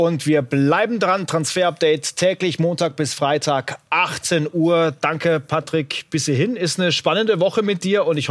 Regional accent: Bavaria, Germany; Ach, ein Franke wie ich

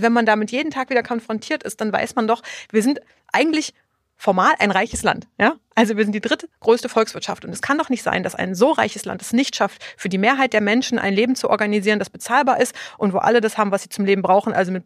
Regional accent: Saxony-Anhalt, Germany; das ist jetzt auch gerade da, wo ich herkomme, in Sachsen-Anhalt ein Riesenthema

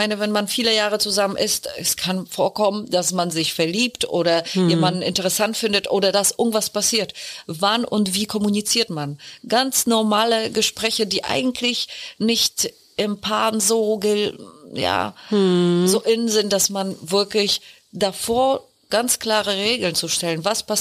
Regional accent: Poland; now in Berlin, Germany; ich als Polin, die vor über 20 Jahren nach Berlin kam

